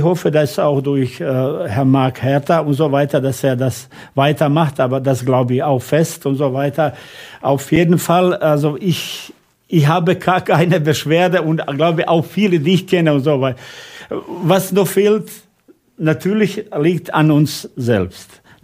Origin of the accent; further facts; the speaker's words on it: Bosnia & Herzegovina; Bei uns in Bosnien gibt es ja leider nach diesem Krieg viele, die arm geworden sind und so weiter.